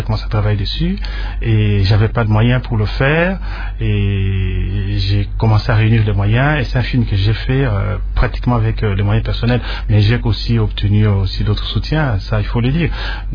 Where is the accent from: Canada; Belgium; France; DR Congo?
DR Congo; moi je suis Congolais